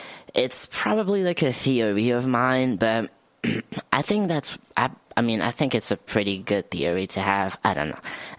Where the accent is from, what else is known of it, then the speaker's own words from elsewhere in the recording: France; English is a second language; if I say excuse my French, it works because I'm actually from France, you know, so yeah.